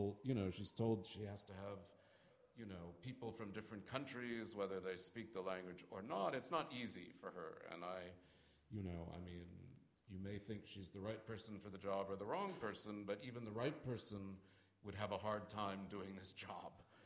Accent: United States; So I say this harshly, I'm sorry, as an American.

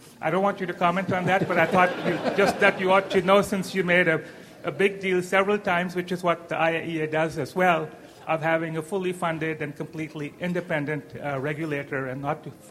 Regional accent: Canada; I was pleased to hear that you are going to my home country, Canada.

